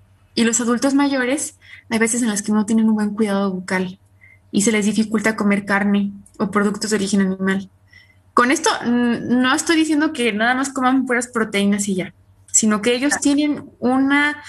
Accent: Mexico; Y más nosotros que somos mexicanos, ¿no?

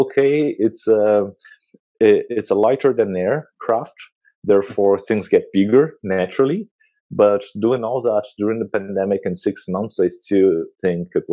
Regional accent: Brazil; When I was a kid, I'm from Brazil

